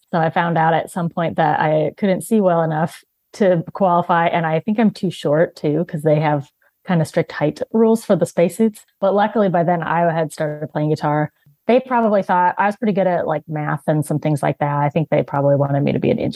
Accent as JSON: {"language": "English", "town": "Klamath Falls", "region": "Oregon", "country": "United States", "tie": "born or raised there", "said": "I'm actually from Klamath Falls, Oregon. It's kind of Southern Oregon, just a smaller town. So Pacific Northwest represent. Grew up there."}